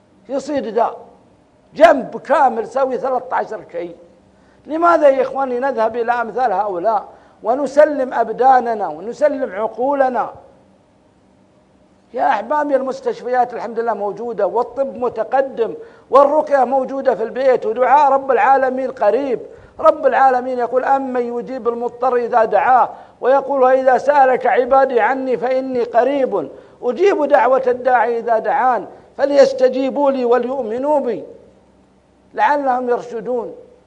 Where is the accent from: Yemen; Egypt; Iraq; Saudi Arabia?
Saudi Arabia; ولو كانت عندنا في السعودية وجاءت للإفتاء سيحيلها للمحكمة، لأن فيها أطراف